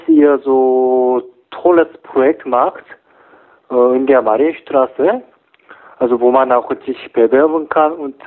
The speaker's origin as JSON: {"language": "German", "country": "South Korea", "second_language": "German", "lives_now": "Germany", "said": "also ich bin aus Korea, also auch koreanische Speise"}